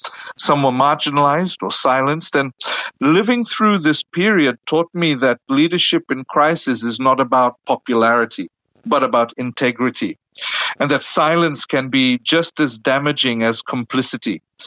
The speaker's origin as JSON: {"language": "English", "country": "Fiji", "tie": "born or raised there", "said": "And this is the challenge sometimes we see in Fiji. You know, growing up in the Methodist Church"}